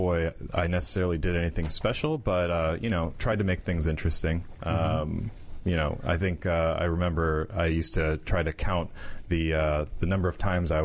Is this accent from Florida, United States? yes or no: yes; Florida, United States; growing up in Florida, it was not a big city. You know, I can still remember riding my bike to school, listening to the ocean waves crashing on the way there.